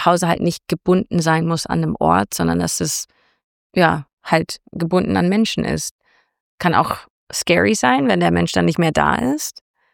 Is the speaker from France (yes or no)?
no; Canada; also born or lived in Munich, Germany; Ob das jetzt irgendwie Kanada ist, wo ich aufgewachsen bin, oder München, wo ich dann auch einen Großteil meiner Jugend verbracht habe.